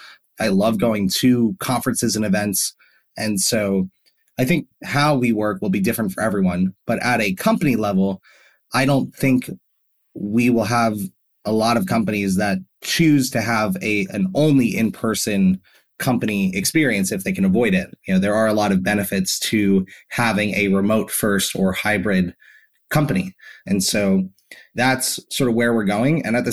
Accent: Florida, United States; I was working remotely from South Florida in the United States where I grew up.

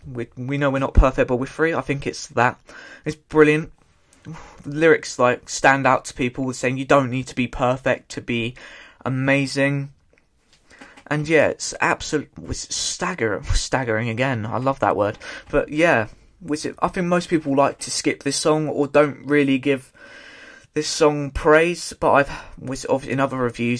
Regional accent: United Kingdom; but as British people, we sit in the parks and we like to go out to the park.

